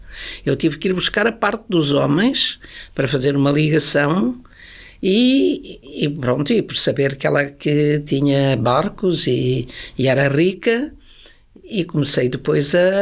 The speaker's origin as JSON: {"language": "Portuguese", "town": "Funchal", "region": "Madeira", "country": "Portugal", "said": "E daí que eu apresentasse também o livro no Funchal. É a minha terra, pronto."}